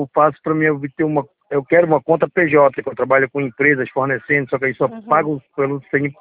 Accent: Belém, Pará, Brazil; Pois é, eu sou de Belém, entendeu?

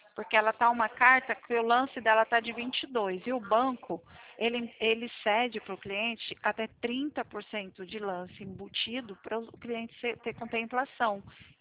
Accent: São Paulo, Brazil; Eu sou paulista, eu vim para São Paulo.

